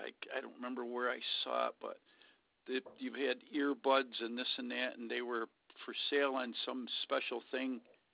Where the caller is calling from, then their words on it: Syracuse, New York, United States; I'm calling from Syracuse, New York.